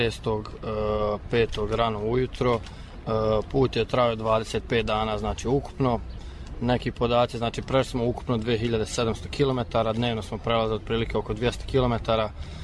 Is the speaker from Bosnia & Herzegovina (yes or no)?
yes; Novi Grad, Republika Srpska, Bosnia & Herzegovina; born there; rođen sam u Novom Gradu, imam 30 godina